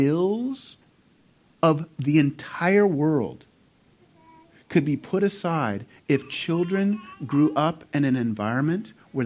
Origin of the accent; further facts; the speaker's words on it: California, United States; I grew up in the South Bay, south of San Francisco, an area that's known as Silicon Valley.